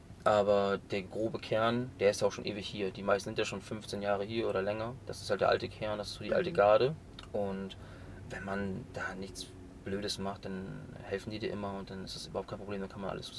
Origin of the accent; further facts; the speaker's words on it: Kutenholz, Lower Saxony, Germany; ich komme ja aus Kutenholz und ist ja auch im Landkreis Stade